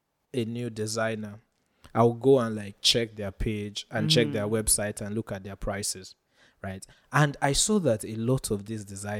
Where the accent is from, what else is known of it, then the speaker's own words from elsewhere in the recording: Nigeria; you just think that as a Nigerian you should not be